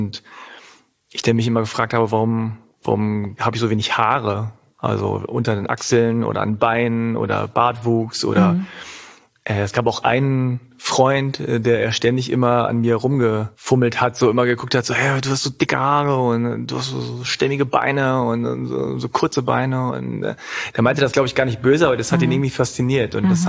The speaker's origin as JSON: {"language": "German", "town": "Altwarmbüchen", "region": "Lower Saxony", "country": "Germany", "tie": "born or raised there", "said": "ich bin ja in Altwerbüchen aufgewachsen. Das ist so ein bisschen, so 20 Minuten ungefähr oder 25 Minuten mit der Bahn mittlerweile vom Hauptbahnhof entfernt. Und eigentlich hatte ich so eine ganz normale deutsche Mittelschicht-Vorstadt so Kindheit."}